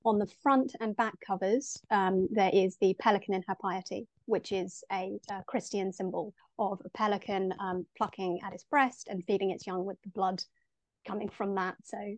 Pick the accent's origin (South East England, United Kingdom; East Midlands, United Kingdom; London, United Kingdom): South East England, United Kingdom; Tunbridge Wells; now in Oxford, United Kingdom; I grew up in Tunbridge Wells in Kent, very near Hever Castle.